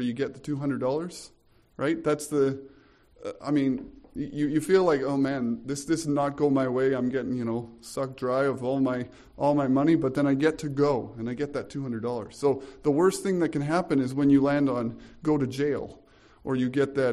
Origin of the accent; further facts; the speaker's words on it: Carstairs, Alberta, Canada; I'm from Carstairs, and I serve at the Bethel Church as the worship arts and the and youth pastor there.